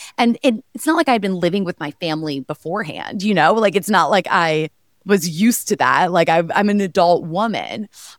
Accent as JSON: {"language": "English", "town": "Dallas", "region": "Texas", "country": "United States", "said": "It's like an 8-hour drive from Dallas. I'm from Dallas."}